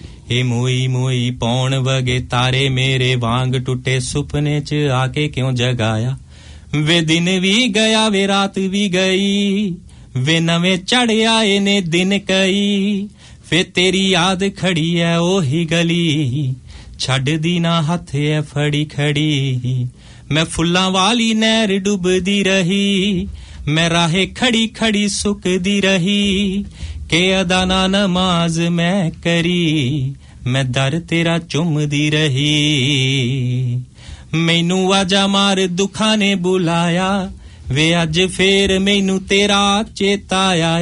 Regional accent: Amritsar, Punjab, India; now in Chandigarh, India; ਮੈਂ ਵੈਸੇ ਬੇਸਿਕਲੀ ਮੈਂ ਅੰਮ੍ਰਿਤਸਰ ਤੋਂ ਹਾਂ

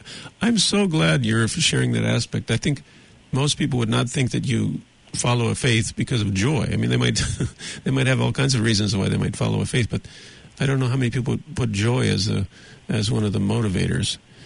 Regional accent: United States; I'm from the United States

